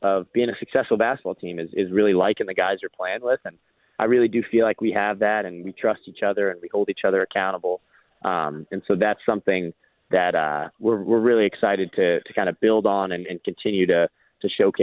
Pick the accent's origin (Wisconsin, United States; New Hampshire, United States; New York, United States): New York, United States; New York City; also born or lived in Massachusetts; So I'm really a New York guy. I went to high school in Massachusetts for a couple years, but I'm born and raised in New York City.